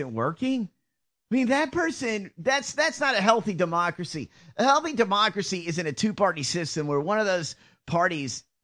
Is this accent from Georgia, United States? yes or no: yes; Georgia, United States; I grew up in Georgia. I did.